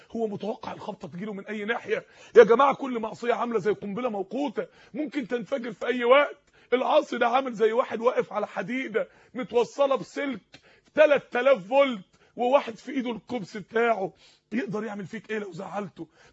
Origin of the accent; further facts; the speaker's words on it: Mansoura, Dakahlia, Egypt; انا فاكر يوم الشمع السماء شتت عندنا في المنصورة تلج